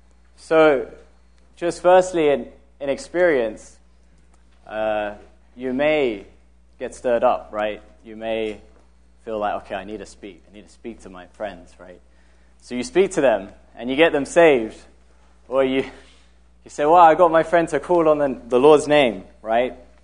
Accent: London, United Kingdom; now in Jerusalem, Israel; I'm from London. Actually, my home now is in Jerusalem. I grew up in London.

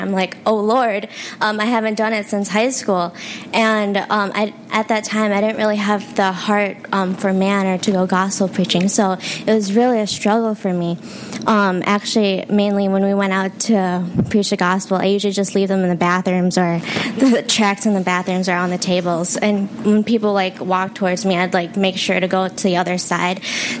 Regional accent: Normal, Illinois, United States; I'm from Normal. I'm doing the internship in Chicago

